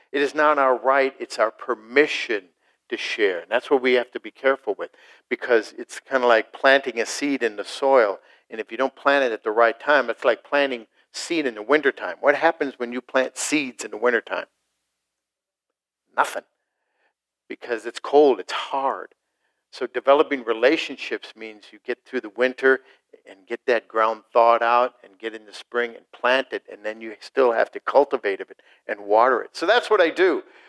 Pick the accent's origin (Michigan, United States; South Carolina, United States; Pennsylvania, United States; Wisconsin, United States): Wisconsin, United States; Chippewa Falls; I come from Chippewa Falls.